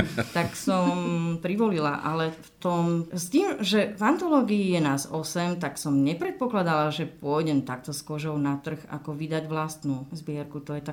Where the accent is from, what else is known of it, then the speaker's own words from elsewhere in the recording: Levoča, Prešov Region, Slovakia; som z Levoče, som tu dnes prítomná